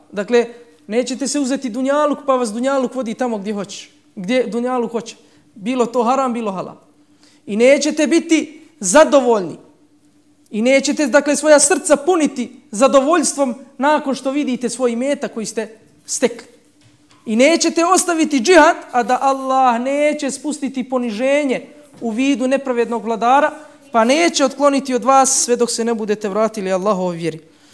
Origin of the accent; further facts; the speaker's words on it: Bosnia & Herzegovina; Ako se iko ikad pitao od vas, a sigurno jeste, svi potičemo iz Bosne i Hercegovine. I svima nam je matica Bosna i Hercegovina.